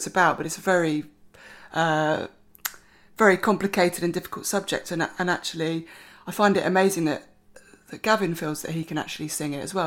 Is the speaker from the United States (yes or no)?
no; Camden Town, London, United Kingdom; I was born and brought up in Camden Town.